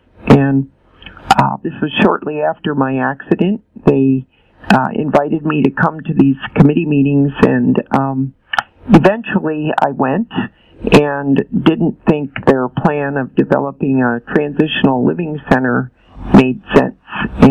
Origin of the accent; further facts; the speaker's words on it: West Winfield, New York, United States; moved away as an adult; also born or lived in Philippines; upstate New York, we ended up settling in a little village called West Winfield. And after I left my hometown, I spent a year in the Philippines as an exchange student